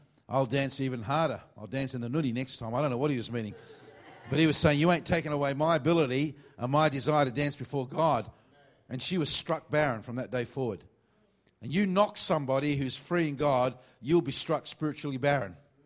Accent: Australia; especially when I'm from Australia, not Arabia or somewhere.

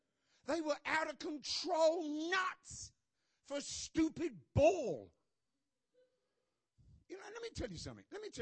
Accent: England, United Kingdom; Even I can figure that out. And I'm English.

